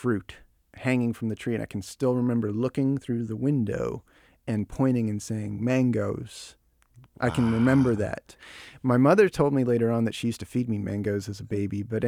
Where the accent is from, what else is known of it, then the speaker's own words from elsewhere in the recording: Jupiter, Florida, United States; So I was born in Miami and we lived in an area that used to be called Perrine. Now it's called Palmetto Bay for the first 2 years of my life. And then we moved here.